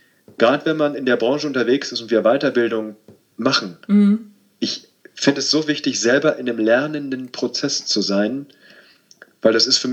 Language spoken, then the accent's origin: German; Berlin, Germany; ich bin in Berlin aufgewachsen, in Spandau, im Westteil von Berlin. Wir haben 500 Meter von der Mauer gewohnt.